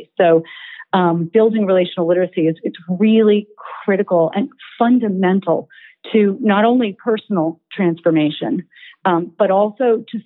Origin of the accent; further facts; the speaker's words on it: United States; moved away as an adult; now in Berlin, Germany; I'm in Berlin, Germany. I'm an American expat living here. I've been here for about 7 years.